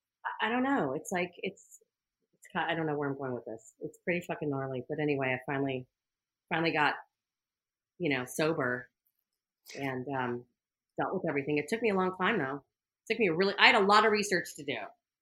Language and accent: English; Los Angeles, California, United States; I came from a nice family, and I, you know, I grew up in Hancock Park, and I went to a private girls' school